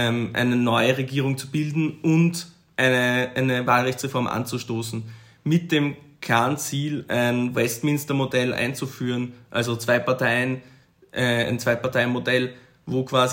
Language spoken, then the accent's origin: German; Austria; Also bei uns in Österreich wäre das ja ganz üblich